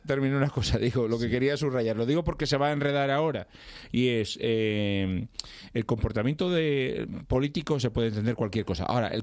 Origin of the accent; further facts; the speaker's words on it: Ferrol, Galicia, Spain; born there; Yo nací en Ferrol